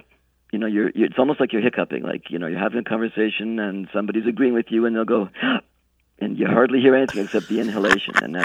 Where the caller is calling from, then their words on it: Montreal, Quebec, Canada; also born or lived in Nova Scotia; I'm calling from Montreal. And I used to live in Nova Scotia